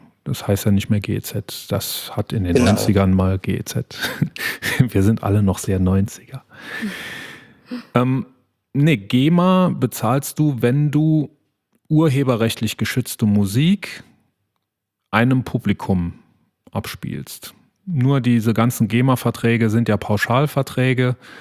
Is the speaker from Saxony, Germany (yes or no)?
no; Saarland, Germany; Nämlich, das betrifft uns als Saarländer und die Bremer wird es auch betreffen.